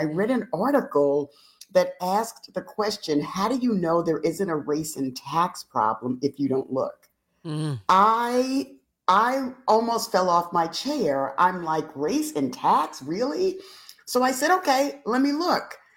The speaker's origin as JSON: {"language": "English", "town": "Bronx", "region": "New York", "country": "United States", "tie": "born or raised there", "said": "So I grew up in the South Bronx, and I dealt with racism regularly."}